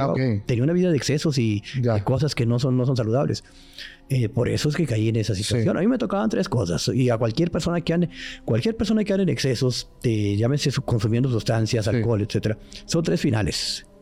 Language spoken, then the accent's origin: Spanish; Matamoros, Tamaulipas, Mexico; also born or lived in Guadalupe, Nuevo León; Yo vivía en Juárez, en Guadalupe, Nuevo León, Monterrey, Guadalupe, y me regresé a Matamoros, Tamaulipas, de donde soy nativo.